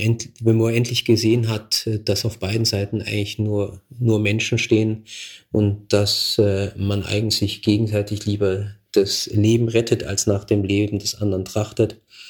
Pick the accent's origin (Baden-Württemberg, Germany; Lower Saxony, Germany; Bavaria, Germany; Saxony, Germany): Bavaria, Germany; Munich; Ja, ich bin in Truderingen groß geworden